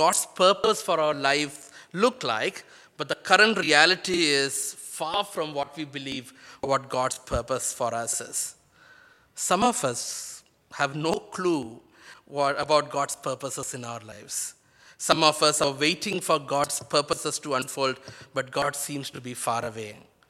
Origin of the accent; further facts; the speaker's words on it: India; I come from India, and in India, the percentage of Christianity is probably only 2%.